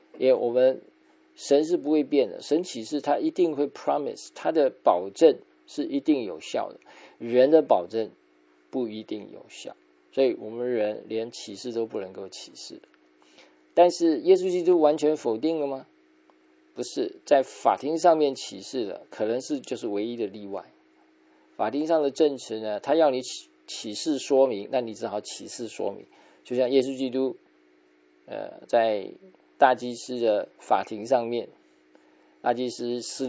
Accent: China; 那这个基本上我们中国人也有啊

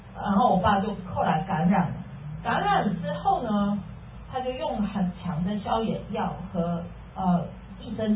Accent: Indonesia; now in United States; 因为我们从小是在海外长大的嘛，我从小是在印度尼西亚长大

